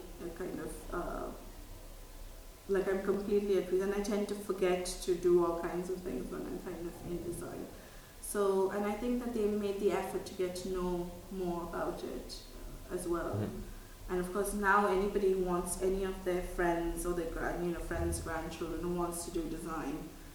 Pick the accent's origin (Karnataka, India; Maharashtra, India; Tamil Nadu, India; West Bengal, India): Tamil Nadu, India; first language Tamil; English is a second language; because I come from Tamil Nadu, which we speak Tamil over there.